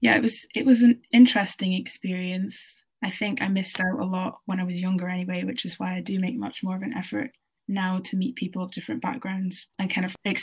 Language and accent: English; Elgin, Scotland, United Kingdom; So I'm from Scotland. I was born in a town called Elgin. It's literally at the very like northeast. Probably nobody's heard of it. And I'm part Scottish, part Jamaican on my dad's side, and Scottish on my mum's side.